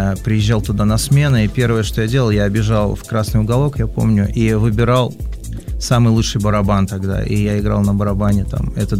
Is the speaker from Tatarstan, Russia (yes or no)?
yes; Kazan, Tatarstan, Russia; born there; Ну, я родился в Казани, был одним ребенком в семье.